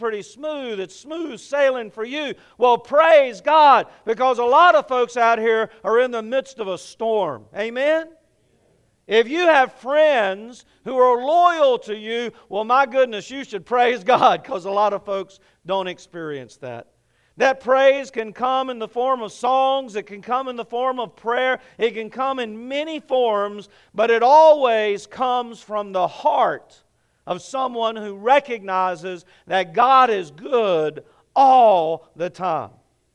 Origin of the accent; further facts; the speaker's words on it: the South, United States; since I was from the South, that I needed some lessons on interracial interaction